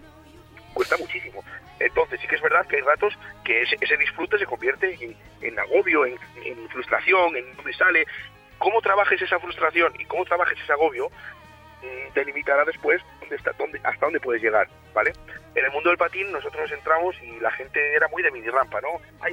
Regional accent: León, Castile and León, Spain; now in Bilbao, Spain; piensa que somos de León, nos desplazamos a Bilbao para encontrar un poco

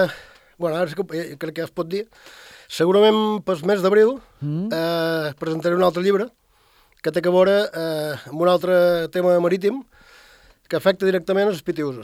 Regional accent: Ibiza, Balearic Islands, Spain; jo record que era petit, ja vaig créixer a Eivissa

